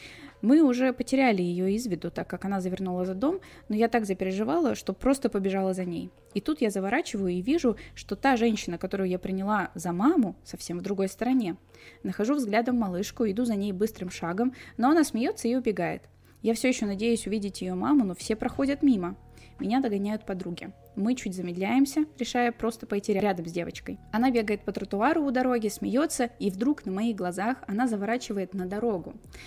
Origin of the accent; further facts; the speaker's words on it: Severomorsk, Murmansk Oblast, Russia; moved away; Я только переехала из Североморска, из Мурманской области сюда, и поступила в школу.